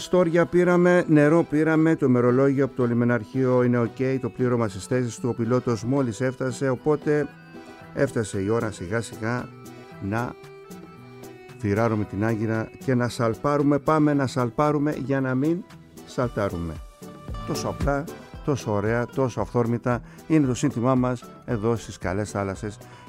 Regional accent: Kasos, South Aegean, Greece; στο νησί μου την Κάσο

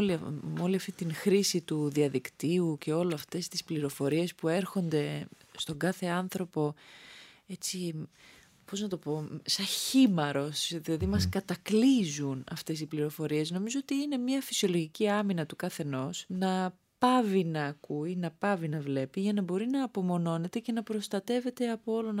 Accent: Chania, Crete, Greece; Η καταγωγή μου είναι από τα Χανιά, το Ρέθυμνο και το Ηράκλειο, αλλά εγώ μεγάλωσα, έζησα, δηλαδή το σχολείο μου ήταν στα Χανιά. Παρ' όλα αυτά, στη Νότια Κρήτη κάθε καλοκαίρι, στο χωριό μου, δηλαδή είμαι παιδί της φύσης

